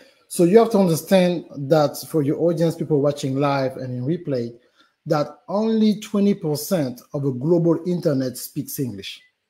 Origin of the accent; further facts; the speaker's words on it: Gabon; also born or lived in Paris, France; now in United States; You hear the accent already. I was born in Paris, France. I'm originally from Gabon, Central Africa, but I live in the United States for the last 20 years. So I really live into those three continents.